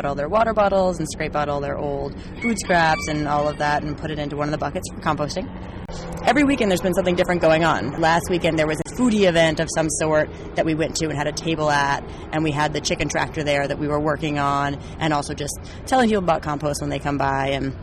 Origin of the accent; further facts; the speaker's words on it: Missouri, United States; I'm from Missouri, so there's a good deal of chickens around.